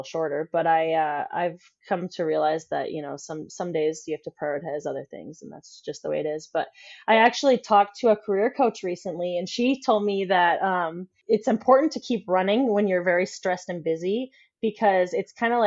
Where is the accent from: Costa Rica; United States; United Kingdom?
United States; West Fargo, North Dakota; I'm from West Fargo. But yeah, my boyfriend makes fun of me because my accent will come out. But yes, I'm from North Dakota